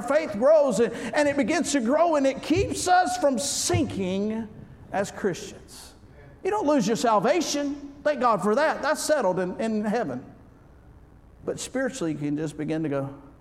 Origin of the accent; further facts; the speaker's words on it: Florida, United States; I am from Florida, Northwest Florida, or L.A., as most of us call it there, Laura, Alabama.